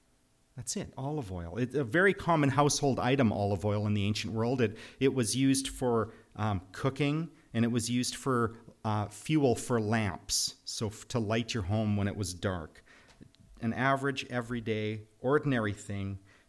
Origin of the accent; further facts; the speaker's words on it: Saskatchewan, Canada; I grew up in Saskatchewan. I think that's our provincial berry.